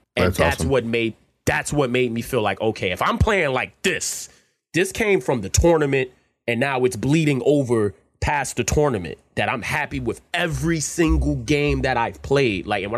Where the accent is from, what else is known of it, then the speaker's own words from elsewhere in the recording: East Coast, United States; And, you know, I'm from the East Coast, so I don't know what that's about, man.